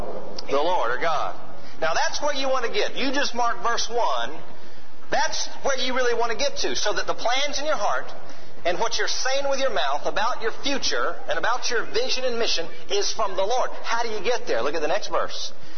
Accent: Atlanta, Georgia, United States; I grew up in Atlanta, and I was home on a college break. And I went to my old church, Emory Presbyterian Church.

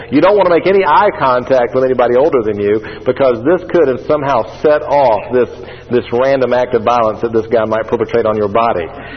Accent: Atlanta, Georgia, United States; Now, I'm coming from Metro Atlanta, where, you know, there's something on every corner.

